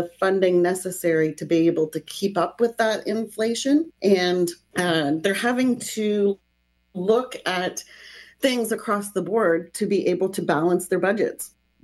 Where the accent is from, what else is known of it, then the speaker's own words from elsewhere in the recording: Windsor, Ontario, Canada; I'm an education worker. I'm from the Windsor Essex area.